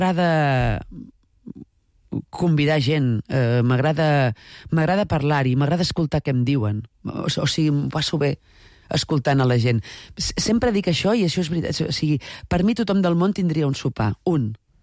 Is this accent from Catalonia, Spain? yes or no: no; Valencia, Valencian Community, Spain; jo vinc de València...